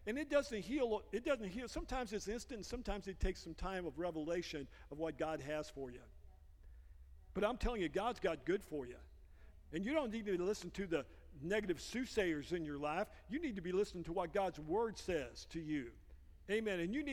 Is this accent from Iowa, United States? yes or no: no; Michigan, United States; also born or lived in Arkansas; I was born in Arkansas, raised in Michigan. That is a true hillbilly.